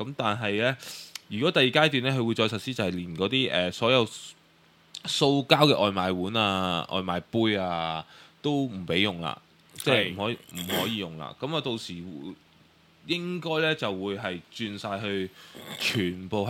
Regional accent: Hong Kong; 淨係依適應期係俾我哋港人嘅

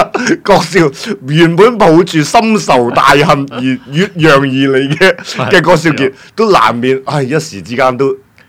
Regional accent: China; 啊，我哋中國人竟然仲用緊紙巾嚟到去抿屎眼

